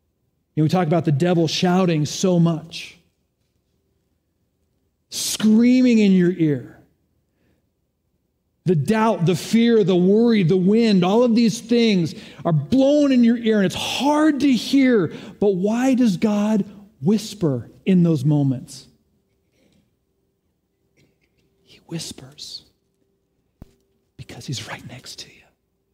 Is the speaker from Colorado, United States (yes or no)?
yes; Boulder, Colorado, United States; As a kid, growing up in Boulder, Boulder is a very windy place.